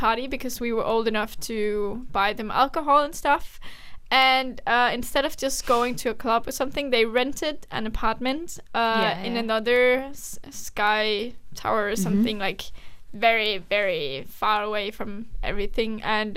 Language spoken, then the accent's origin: English; Aalborg, North Denmark Region, Denmark; English is a second language; I mean, I'm from Aalborg, mm-hmm. or near Aalborg in Denmark